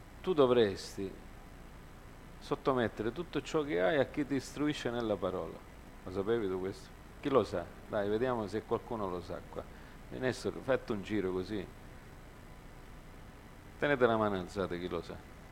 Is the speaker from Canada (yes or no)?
yes; Canada; io mi ricordo da piccolo in Canada, da casa mia vedevo quelle con le moto così, boom boom, catene.